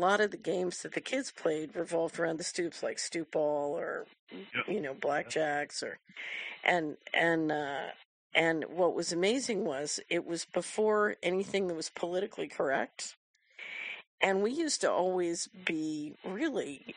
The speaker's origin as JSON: {"language": "English", "town": "Philadelphia", "region": "Pennsylvania", "country": "United States", "tie": "born or raised there", "said": "I grew up at 48th and Larchwood in West Philadelphia."}